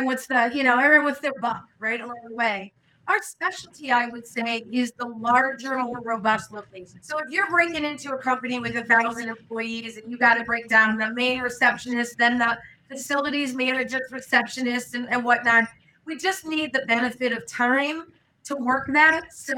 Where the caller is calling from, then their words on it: St. Louis, Missouri, United States; St. Louis, Missouri, right in the middle of the country.